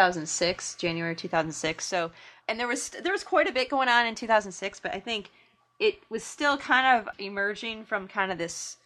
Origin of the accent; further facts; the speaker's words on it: Michigan, United States; now I think it was really awesome that I was from Central Michigan and out there.